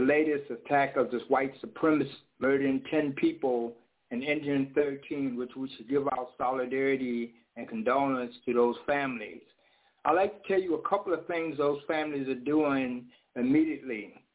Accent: Buffalo, New York, United States; Crystal People, which I grew up with in Buffalo years ago, 37 years ago

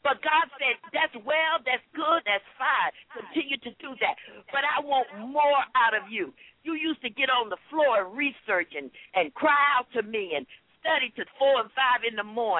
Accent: California, United States; now in Bridgeport, United States; I mean, I am really from California, but he brought me here to Bridgeport.

